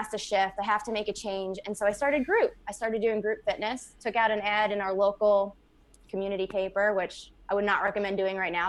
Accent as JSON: {"language": "English", "region": "North Carolina", "country": "United States", "lives_now": "Florida, United States", "said": "Where I'm from North Carolina."}